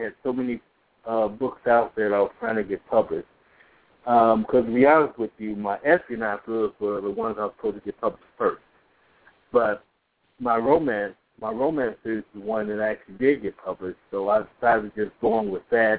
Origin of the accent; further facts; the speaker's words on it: St. Louis, Missouri, United States; I was born in St. Louis, Missouri.